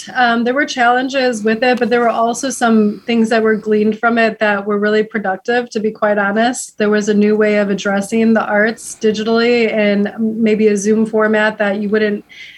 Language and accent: English; Dyer, Indiana, United States; I was born and raised in Dyer, went to Lake Central High School. I was born as a twin into the world